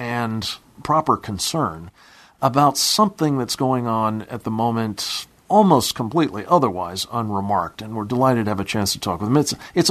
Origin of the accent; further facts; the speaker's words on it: Pennsylvania, United States; He represents with great distinction the people of my home state, Pennsylvania.